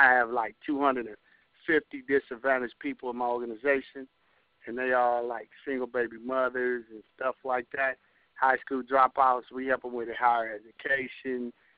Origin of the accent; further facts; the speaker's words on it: Omaha, Nebraska, United States; Omaha, Nebraska.